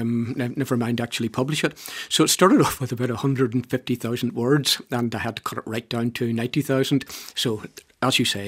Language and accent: English; Northern Ireland, United Kingdom; now in Dublin, Ireland; I'm from County Down originally, but I've lived in Dublin for most of my life.